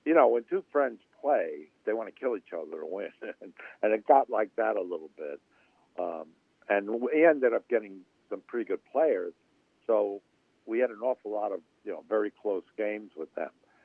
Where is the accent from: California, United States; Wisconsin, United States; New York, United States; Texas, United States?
New York, United States; And the reason was that I grew up in New York.